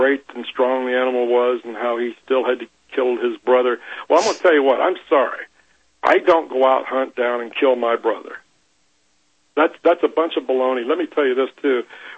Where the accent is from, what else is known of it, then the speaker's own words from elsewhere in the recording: the West, United States; You know, the Indian Wars, I'm from the West. I've lived in the West, and so this book was unnatural for me.